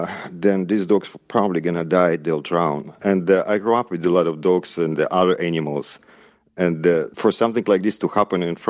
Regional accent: Kazakhstan; I grew up in Kazakhstan on a nuclear military base.

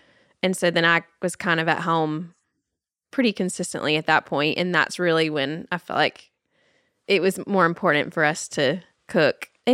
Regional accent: Nashville, Tennessee, United States; But when you're growing up in Nashville, I would watch the Cowboys with her and with my granddaddy.

